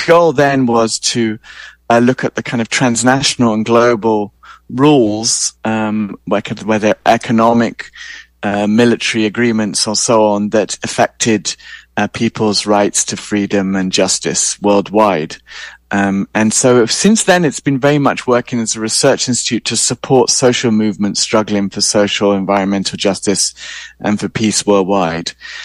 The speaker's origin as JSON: {"language": "English", "country": "United Kingdom", "lives_now": "United States", "said": "I'm British, but I live in California."}